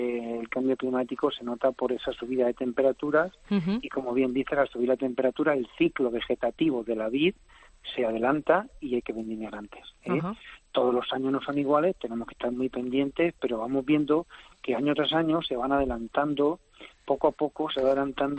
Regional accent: Jumilla, Region of Murcia, Spain; Yo me acuerdo cuando era pequeño, aquí en Jumilla, pasaba a mediados de agosto, ya empezaba a refrescar bastante por las noches.

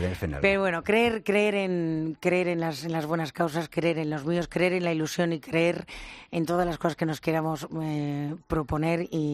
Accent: Basque Country, Spain; Hombre, soy vasca.

